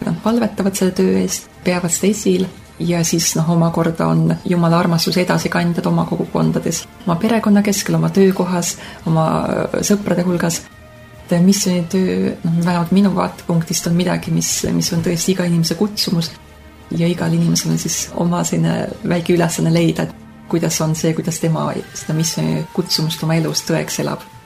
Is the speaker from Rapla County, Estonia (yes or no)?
no; Rakvere, Lääne-Viru County, Estonia; mina olen pärit Eestist Rakverest